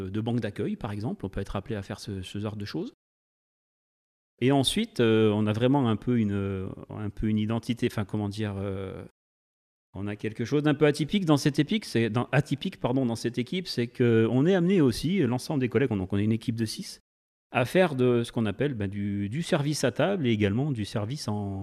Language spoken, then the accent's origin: French; Le Chambon-Feugerolles, Auvergne-Rhône-Alpes, France; Oui, je suis d'ici. Je suis originaire du Chambon-Feugerolles. Voilà, mes parents sont originaires du Chambon-Feugerolles.